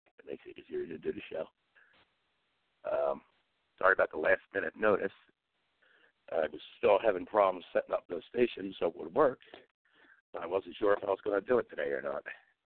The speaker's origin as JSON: {"language": "English", "town": "Trenton", "region": "New Jersey", "country": "United States", "tie": "born or raised there", "said": "I grew up on Lamberton Street, right in the heart of, South Trenton River area there, down by the river, last street on the river."}